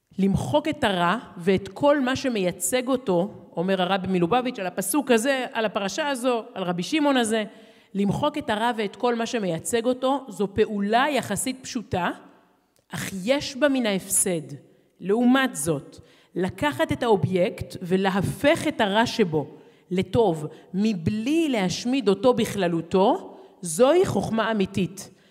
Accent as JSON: {"language": "Hebrew", "town": "Herzliya", "region": "Tel Aviv District", "country": "Israel", "tie": "born or raised there", "said": "אני גדלתי בהרצליה, ברחוב רבי עקיבא, וסמוך אלינו, זה היה רחוב הרב שמעון לוי"}